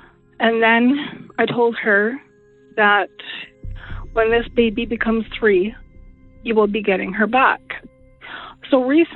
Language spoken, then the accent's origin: English; Vanderhoof, British Columbia, Canada; I'm from Vanderhoof, BC in Canada.